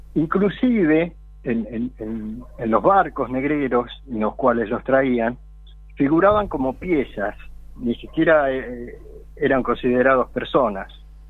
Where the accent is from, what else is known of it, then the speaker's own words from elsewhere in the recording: Buenos Aires, Argentina; born there; yo nací en Buenos Aires, a 4 cuadras de la Casa de Gobierno, en Chacabuco, en pleno Montserrat, en el año 48